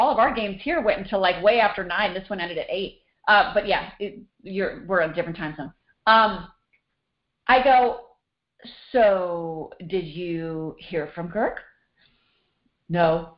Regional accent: Illinois, United States; I'm from Illinois.

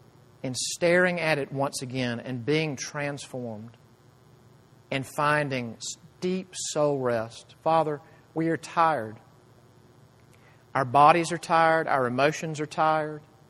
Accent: Jackson, United States; I know I've told the story before, but when I was young, growing up in Jackson, one Sunday after church

